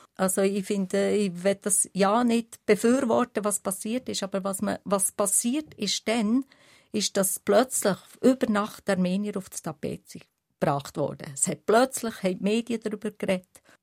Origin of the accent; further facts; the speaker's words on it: Switzerland; ich weiss, ich habe die armenische Wurzel, aber ich bin Schweizerin.